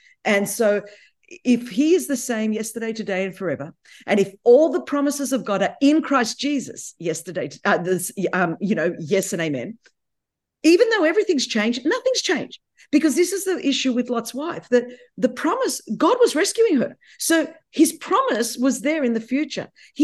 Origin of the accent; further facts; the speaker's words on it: California, United States; I'm from California, so, you know, I'm just letting you know, there's this whole world out here.